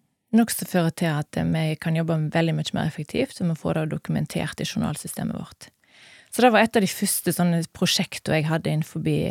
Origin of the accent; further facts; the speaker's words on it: Stord, Vestland, Norway; født og oppvokst på Stord, har bodd her hele livet, studerte et halvår i Bergen, men så ville jeg hjem igjen